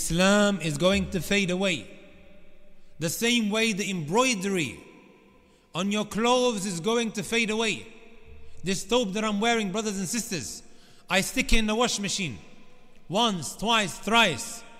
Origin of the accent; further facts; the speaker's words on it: Leicester, East Midlands, United Kingdom; I'm from Leicester.